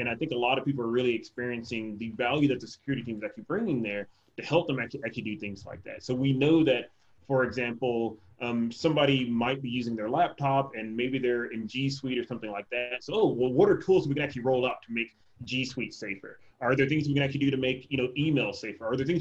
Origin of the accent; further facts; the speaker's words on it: the South, United States; You know, I'm from the South, so I can talk forever.